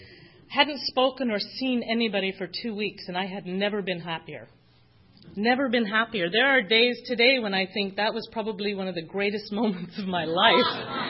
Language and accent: English; London, United Kingdom; So I was born in London. I grew up in a pub. I really did. My grandparents owned the pub, and I'm an only child and an only grandchild.